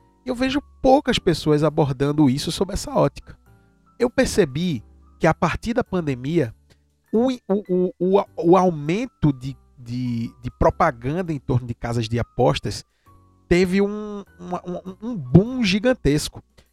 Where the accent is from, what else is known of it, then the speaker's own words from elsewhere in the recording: Pernambuco, Brazil; Eu sou de Pernambuco, Globo Esporte PE.